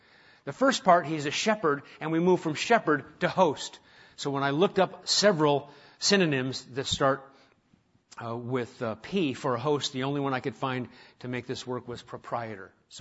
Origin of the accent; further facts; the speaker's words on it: Nebraska, United States; I grew up in Nebraska, and we didn't have a lot of animals around